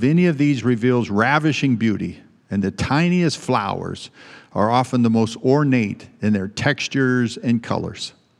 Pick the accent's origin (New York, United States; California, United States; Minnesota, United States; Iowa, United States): California, United States; So when you leave Los Angeles driving to where I was raised in San Joaquin Valley, you have to cross pretty good mountain range.